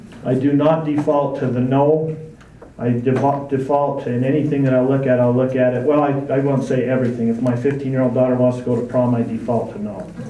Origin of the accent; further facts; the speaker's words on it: American Fork, Utah, United States; But I have been born and raised in American Fork. This is a little history on me. I am a business owner in American Fork.